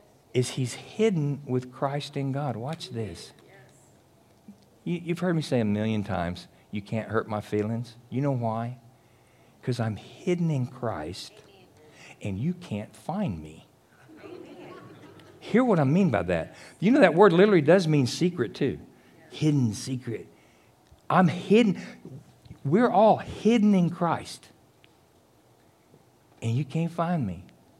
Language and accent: English; El Paso, Texas, United States; born there; also born or lived in New Mexico; and I was born in El Paso. And I actually graduated high school in El Paso.